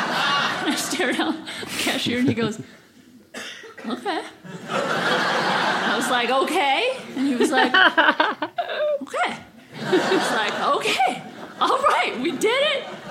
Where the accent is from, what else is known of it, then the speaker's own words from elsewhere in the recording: Minnesota, United States; now in Los Angeles, United States; I'm from Minnesota where we don't have it, and I live in LA now